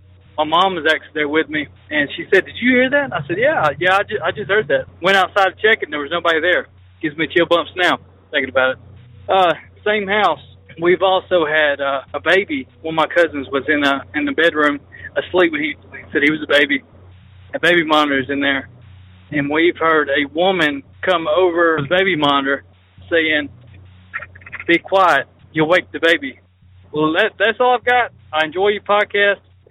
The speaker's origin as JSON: {"language": "English", "town": "Ashville", "region": "Alabama", "country": "United States", "said": "I'm from Asheville, Alabama."}